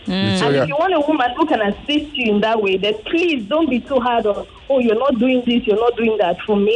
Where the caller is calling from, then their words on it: Lagos, Nigeria; I'm calling from Ago Palace.